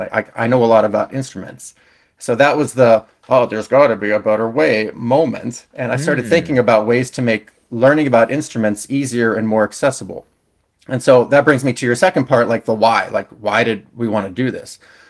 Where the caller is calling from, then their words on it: Las Vegas, Nevada, United States; I'm calling from Las Vegas, Nevada